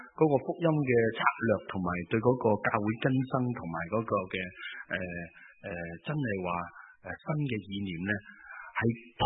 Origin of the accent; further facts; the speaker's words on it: Hong Kong; 外國人見到我哋香港人喎，唔係台灣，係香港嘅人